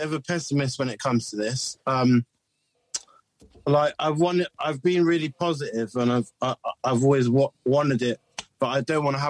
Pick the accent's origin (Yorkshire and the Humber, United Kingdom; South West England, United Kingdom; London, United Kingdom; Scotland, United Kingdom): South West England, United Kingdom; Bristol; It was cool because I was brought up in the 90s in Bristol and it was like, you know, we were so lucky, but we didn't even know that we were lucky.